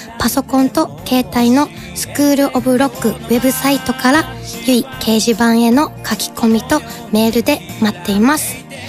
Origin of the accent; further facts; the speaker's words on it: Fukuoka, Japan; now in Tokyo, Japan; 福岡のことを思って書いてる曲、東京に出てきて書いてる曲って聞いたんですけど